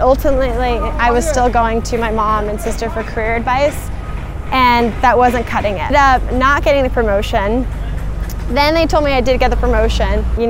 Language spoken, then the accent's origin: English; California, United States; born there; I was born in North Carolina. No, not North Carolina. I was born in Northern California.